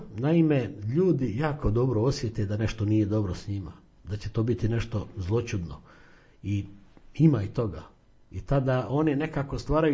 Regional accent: Croatia; mi smo Hrvati prilično čudni po pitanju odnosa prema vlastitom zdravlju

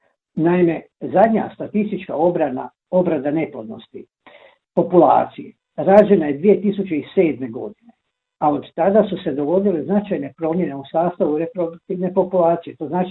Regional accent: Croatia; kod nas u Hrvatskoj prvi puta u povijesti zemlje rodilo 50% žena starijih od 30 godina.

